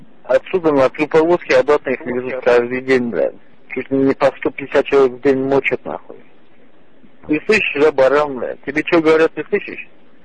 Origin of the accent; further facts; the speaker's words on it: Dagestan, Russia; я из Дагестана, понял?